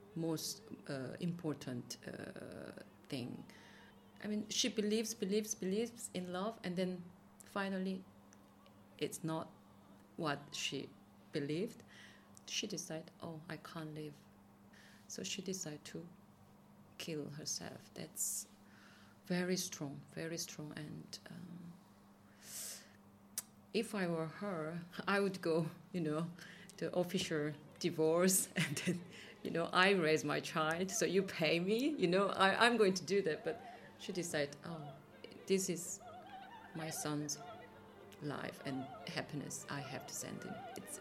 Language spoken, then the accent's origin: English; South Korea; Even I'm from South Korea, so it's not that far